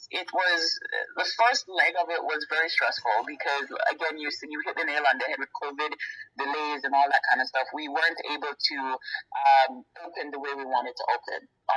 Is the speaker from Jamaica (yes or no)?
yes; Jamaica; we are Jamaican. We're true Jamaicans at heart